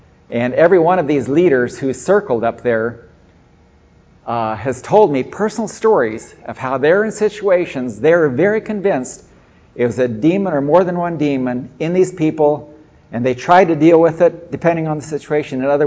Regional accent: Ethiopia; also born or lived in Philippines; when I grew up in Ethiopia, and as I've spent a lot of time in the Philippines

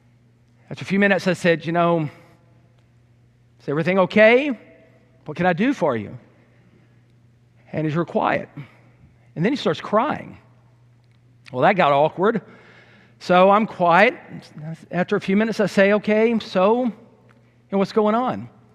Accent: Mississippi, United States; I remember when I was a young man in the congregation I grew up in down in Mississippi, I led a prayer

